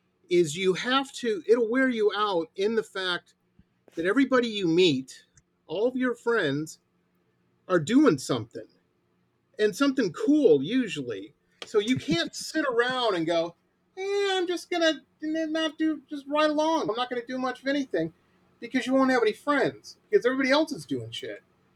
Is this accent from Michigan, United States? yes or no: yes; Detroit, Michigan, United States; I grew up in Detroit, and that's a good way to get into a problem in Detroit, disrespecting somebody like that.